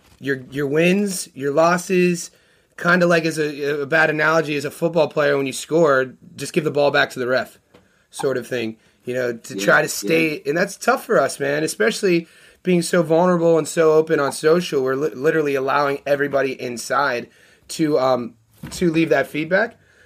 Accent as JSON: {"language": "English", "country": "United States", "lives_now": "Australia", "said": "I don't know if that's because I'm an American and where I come from, but the fitness scene down here is ridiculous."}